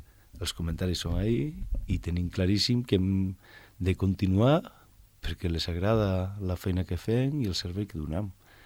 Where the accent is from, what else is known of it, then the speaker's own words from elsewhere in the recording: Vigo, Galicia, Spain; Catalan is a second language; no, soc de Vigo i tal, i...